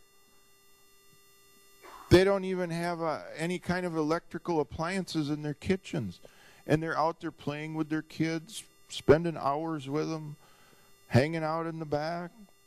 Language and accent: English; United States; I mean, I'm an American man.